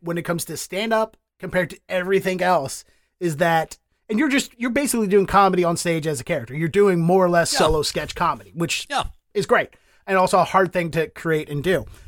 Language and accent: English; Baltimore, Maryland, United States; for me, who I come from Baltimore, I live amongst people of color.